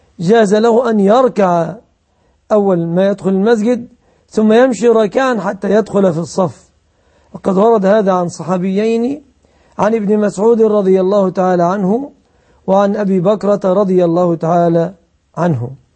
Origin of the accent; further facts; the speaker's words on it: Egypt; في بعض البلاد عندنا في مصر يقدرونها بتقديرات فتاوى الأزهر